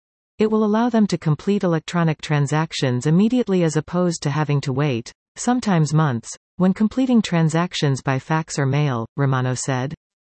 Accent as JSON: {"language": "English", "town": "Sault Ste. Marie", "region": "Ontario", "country": "Canada", "tie": "born or raised there", "said": "a small community charitable organization in my hometown of Sault Ste. Marie"}